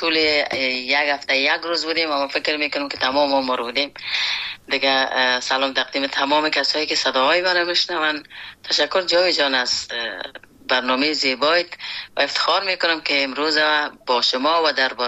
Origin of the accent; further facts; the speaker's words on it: Afghanistan; moved away; وقتی که ما در بیرون از افغانستان آمدم